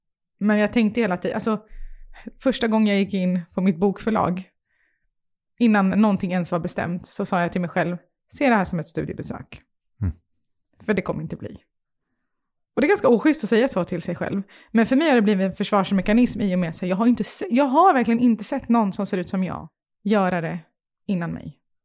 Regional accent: Stockholm, Stockholm County, Sweden; born or raised there

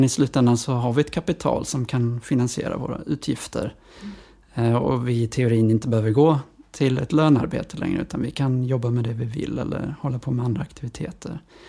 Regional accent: Västerås, Västmanland County, Sweden; de bodde i Skåne då när jag växte upp i Västerås.

